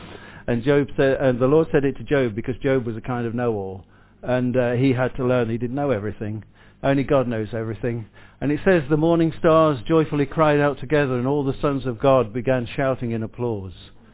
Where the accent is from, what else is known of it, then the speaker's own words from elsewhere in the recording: Burton-on-Trent, West Midlands, United Kingdom; born there; And her husband was born two streets away from where I was born in Burton-on-Trent.